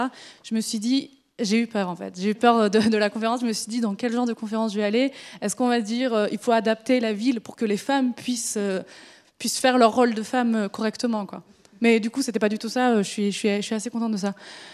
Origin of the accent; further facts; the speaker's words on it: France; Je suis française. Et j'étais dans un quartier qu'on appelle les US en France, c'est des zones urbaines sensibles.